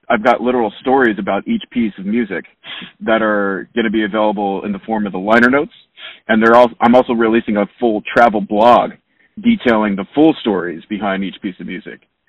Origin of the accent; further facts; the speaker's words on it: California, United States; Yep, born and raised in Orange County, yeah.